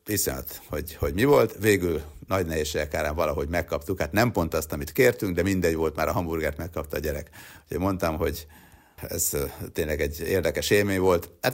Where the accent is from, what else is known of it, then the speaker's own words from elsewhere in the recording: Sopron, Győr-Moson-Sopron, Hungary; mert soproni gyerek vagyok